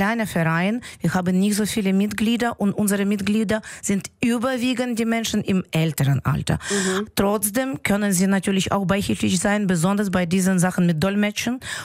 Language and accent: German; Kharkiv, Kharkiv Oblast, Ukraine; moved away as an adult; now in Germany; auf meine Heimatstadt fallen, auf Kharkiv. Und genau jetzt ist die Straße, wo ich geboren bin und 30 Jahre gelebt habe, halb zerstört.